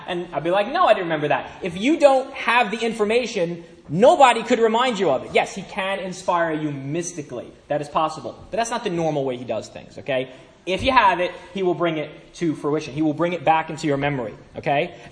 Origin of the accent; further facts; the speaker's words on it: Brooklyn, New York, United States; I'm from Brooklyn, New York, if you haven't already known from my voice.